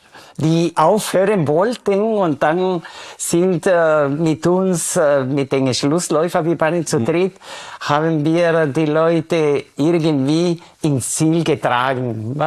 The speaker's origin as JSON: {"language": "German", "country": "Guatemala", "second_language": "German", "said": "ich bin ursprünglich aus Guatemala"}